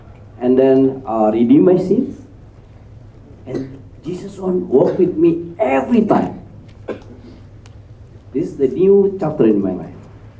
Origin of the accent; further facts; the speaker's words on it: Medan, North Sumatra, Indonesia; English is a second language; Because this is my hometown. Medan is my hometown, and I know the people there very, very, very.